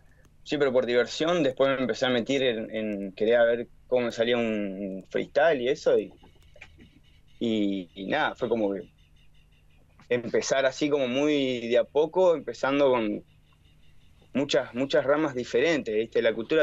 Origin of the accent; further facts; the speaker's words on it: Rawson, Chubut, Argentina; yo soy de Rawson, de allá de la costa